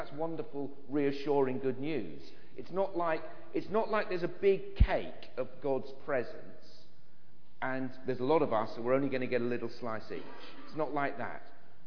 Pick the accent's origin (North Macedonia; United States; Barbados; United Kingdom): United Kingdom; Chelmsford, East of England; I come from Chelmsford, which is right over the other side of the world in England.